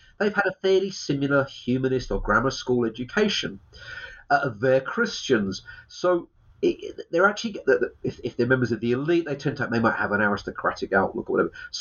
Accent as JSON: {"language": "English", "region": "England", "country": "United Kingdom", "said": "I'm English."}